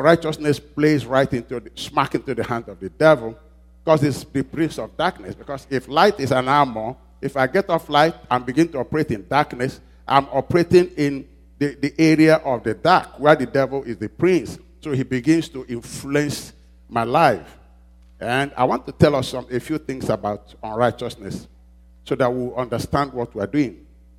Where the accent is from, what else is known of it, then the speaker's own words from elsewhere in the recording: Nigeria; I'm sorry. I'm Nigerian first.